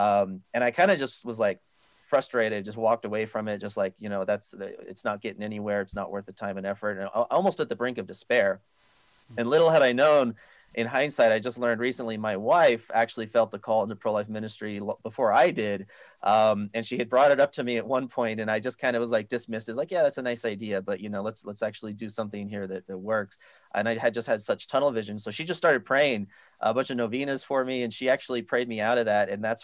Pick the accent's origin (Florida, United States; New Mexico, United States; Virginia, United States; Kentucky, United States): New Mexico, United States; part of the state around Albuquerque and Santa Fe. So I had never really addressed it directly in my hometown